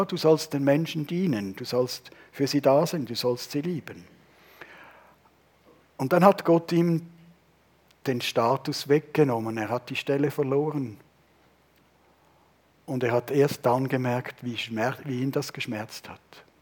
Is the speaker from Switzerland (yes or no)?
yes; Switzerland; Und wir haben ja das in den vergangenen Monaten ein bisschen auch als Schweizer erlebt